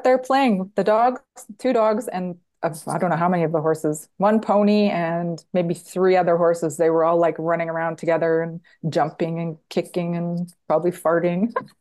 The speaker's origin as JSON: {"language": "English", "town": "Mission", "region": "British Columbia", "country": "Canada", "tie": "born or raised there", "said": "Yeah, I lived in Mission. So I grew up in Mission."}